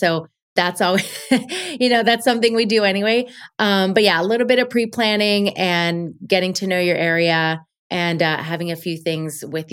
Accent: Florida, United States; also born or lived in Colombia; I was born in Colombia. I was raised in Florida, but my dad and my mom were big travelers.

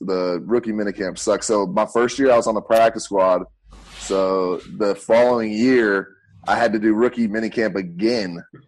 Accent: Hickory, North Carolina, United States; Well, I came from North Carolina, Hickory, North Carolina.

